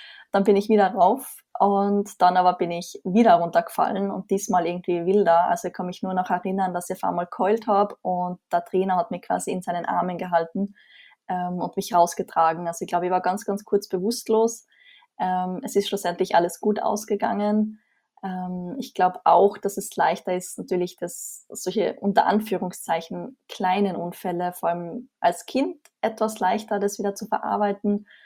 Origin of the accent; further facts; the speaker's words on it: Austria; wie man vermutlich hört, komme ich aus Österreich.